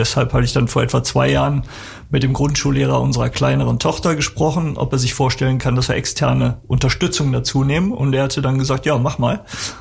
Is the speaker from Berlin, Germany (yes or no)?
no; Wermelskirchen, North Rhine-Westphalia, Germany; Ich komme aus Wermelskirchen